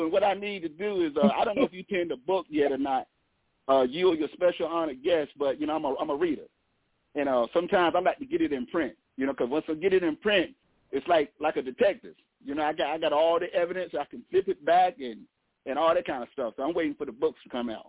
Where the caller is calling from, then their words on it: Santa Rosa, California, United States; I'm calling from Santa Rosa, California.